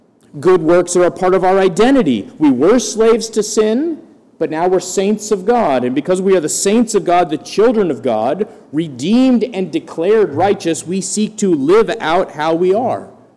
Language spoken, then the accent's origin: English; Green Bay, Wisconsin, United States; I grew up in Green Bay. My parents live in Green Bay. My in-laws live in Green Bay.